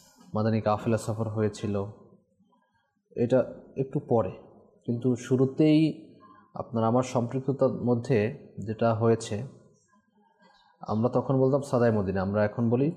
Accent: Barisal, Barisal Division, Bangladesh; also born or lived in Narayanganj; তো আমি তো, আমার বাড়ি তো বরিশাল, সেটা তো দর্শক জানে, জানেন। থাকতাম আমরা নারায়ণগঞ্জে

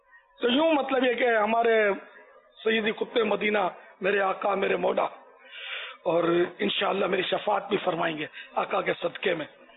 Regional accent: Karachi, Sindh, Pakistan; born there; کراچی میں پیدا ہوا میں خود بولتا ہوں

